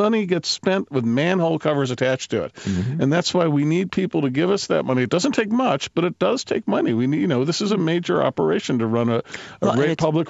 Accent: Cleveland, Ohio, United States; I'm from Cleveland.

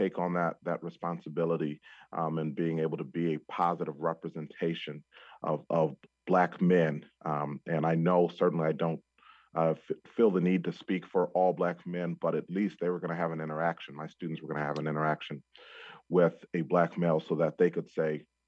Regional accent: DeKalb, Illinois, United States; I was born and raised in DeKalb, so knew everybody there.

